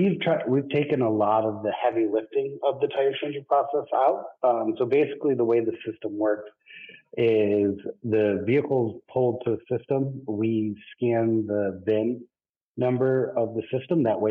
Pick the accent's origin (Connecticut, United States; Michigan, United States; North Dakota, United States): Michigan, United States; moved away as an adult; So my background, so I'm originally from Michigan, but then moved out of Michigan to the Bay Area in 2009 timeframe.